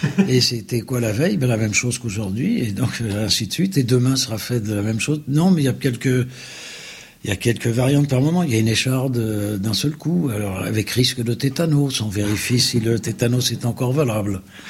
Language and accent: French; Paris, Île-de-France, France; j'ai été déclaré dans le 17e. Et ensuite, donc, dans le 9e, j'étais rue de Provence, et je prenais le métro tout seul pour aller à l'école, rue du Faubourg Poissonnière